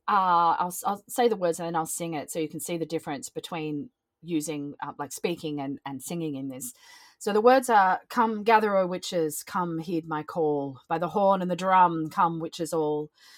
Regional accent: Australia; I'm from Australia, so as you can hear by the accent

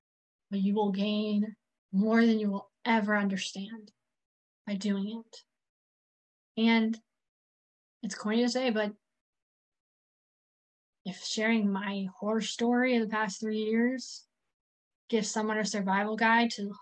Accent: the South, United States; I mean, I'm from the South. We don't air our dirty laundry on the front porch kind of mentality.

